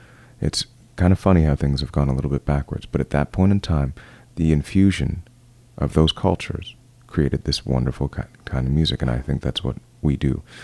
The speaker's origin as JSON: {"language": "English", "town": "Toronto", "region": "Ontario", "country": "Canada", "tie": "born or raised there", "said": "And I look at my hometown, Toronto, as the meeting place."}